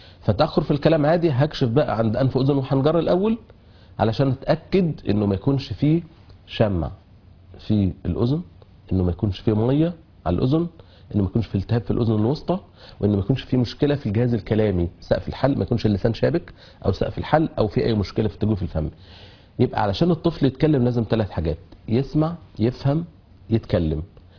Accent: Egypt; moved away as an adult; احنا مصريين في بلد عربي وشغالين هناك

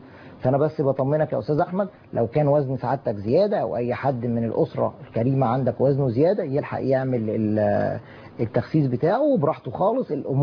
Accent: Mansoura, Dakahlia, Egypt; انا يعني متحيز شويه للمنصوره على اساس ان انا من المنصوره

